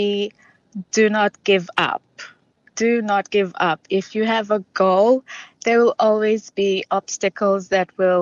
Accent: Vanuatu; I am from Vanuatu and I am a female pilot.

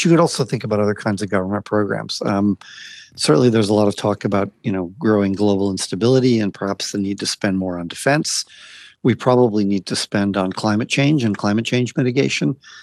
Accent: United States; now in Australia; from my accent, you can hear that I'm a migrant, and I migrated from America, and my wife is from France, and we find Australia, we came here 28 years ago

